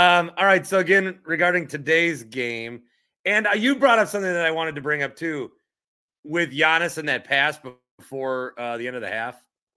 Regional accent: La Crosse, Wisconsin, United States; I say I'm from La Crosse.

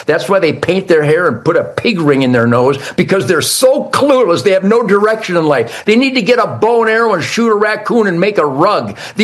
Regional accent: United States; I'm an American. The heroes of the military are Americans.

